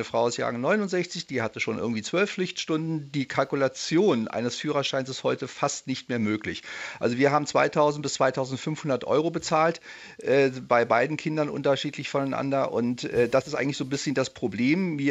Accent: Itzehoe, Schleswig-Holstein, Germany; Wir kommen aus Itzehoe, ist nicht sehr groß

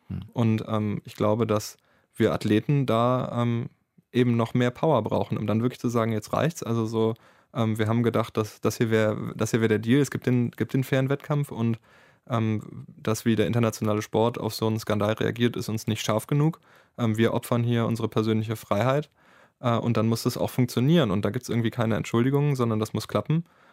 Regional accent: Dormagen, North Rhine-Westphalia, Germany; Mannschaftskollegen, mit denen ich schon aufgewachsen bin in Dormagen.

